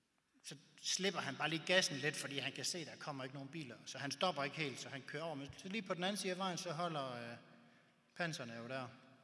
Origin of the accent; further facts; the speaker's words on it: Horsens, Central Denmark Region, Denmark; jeg kommer fra Horsens, og vi boede i sådan en lille bondeby, lige lidt uden for Horsens.